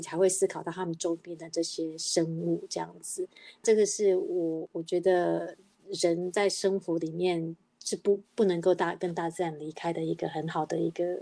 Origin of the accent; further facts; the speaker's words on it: Taiwan; 我觉得我们台湾人思维可能比较跳动式